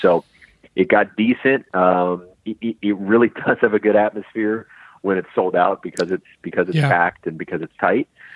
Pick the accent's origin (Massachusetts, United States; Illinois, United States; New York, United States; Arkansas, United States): New York, United States; Manhattan; You know, I'm from Manhattan, so I'm totally biased.